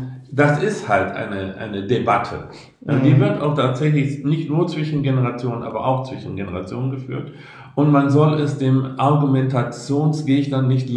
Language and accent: German; Rhineland, Germany; Ich bin ja ein Rheinländer, du ja auch, nicht?